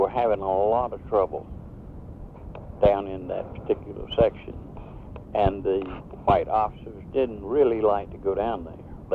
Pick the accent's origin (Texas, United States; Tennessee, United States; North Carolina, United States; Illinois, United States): North Carolina, United States; Charlotte; I passed it practically every day going to Central High School. I grew up in Dilworth.